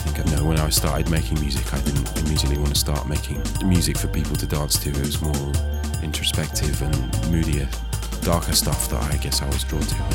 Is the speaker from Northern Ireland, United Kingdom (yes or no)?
no; London, United Kingdom; also born or lived in Bristol; I'm from London originally, yeah. So I did a little stretch in Bristol and then, like a pendulum, swung back to London again.